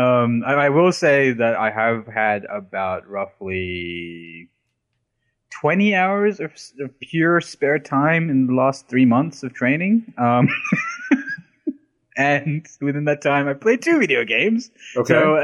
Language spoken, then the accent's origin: English; Sydney, New South Wales, Australia; I'm from Sydney. That's my hometown. Been there for 20 plus years.